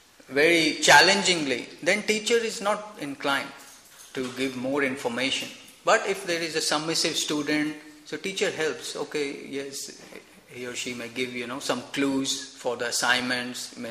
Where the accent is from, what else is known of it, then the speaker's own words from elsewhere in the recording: India; born there; English is a second language; You know, they'll say, externally we can be, I was born in India, externally we can be very humble.